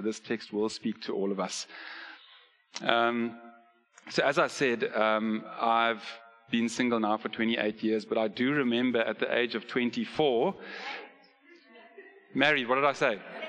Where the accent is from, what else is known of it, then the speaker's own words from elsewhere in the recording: Zimbabwe; also born or lived in Stellenbosch, South Africa; I had just come back from 4 years at Stellenbosch University. Ali and I come from Zim.